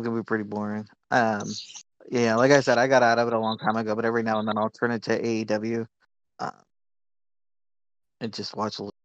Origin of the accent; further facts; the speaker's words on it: Los Angeles, California, United States; I'm from Los Angeles, and it's hard as fuck to get out there.